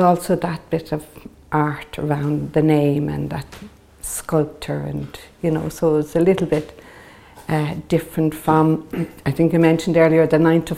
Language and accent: English; Dublin, Leinster, Ireland; I was born at the second lock, Grand Canal, just where the Lewis Line stops now. And so I was there for 7 years.